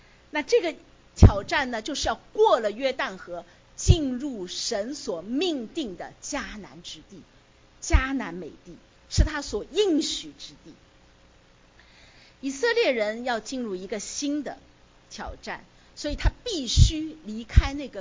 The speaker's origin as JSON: {"language": "Chinese", "region": "Shanghai", "country": "China", "tie": "born or raised there", "said": "好，那我出生在上海，大家都很多人都熟悉哈。"}